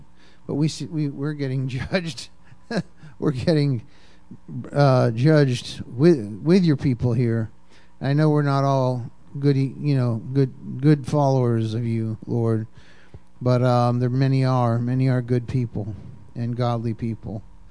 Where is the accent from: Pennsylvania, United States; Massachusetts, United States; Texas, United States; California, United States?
Massachusetts, United States; I come from Massachusetts, and I've been to Martha's Vineyard 100 times